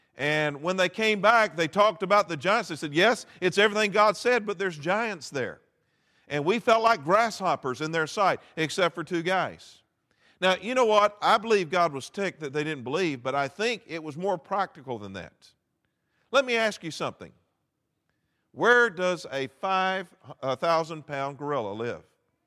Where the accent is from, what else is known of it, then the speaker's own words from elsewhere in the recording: Austin, Texas, United States; And we're from the Austin area. Austin is a very unique place to be from.